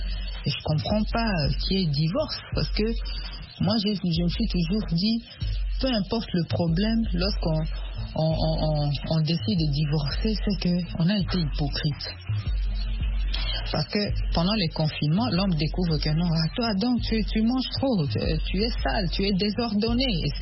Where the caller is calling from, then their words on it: DR Congo; Bon, ici chez nous, en Afrique, particulièrement en RDC